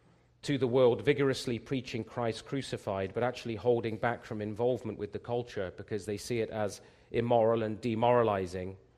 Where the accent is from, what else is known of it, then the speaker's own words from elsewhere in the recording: England, United Kingdom; now in Canada; when I was listening to this as an Englishman, it struck me, as a sort of English-Canadian now